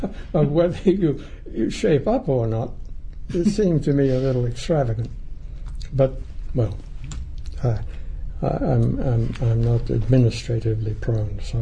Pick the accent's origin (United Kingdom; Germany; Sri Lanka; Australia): United Kingdom; England; moved away as an adult; also born or lived in New Zealand; now in United States; Well, I was born in New Zealand. Think of myself as half Maori. And grew up in England. Came here in 1936, that is, to the States.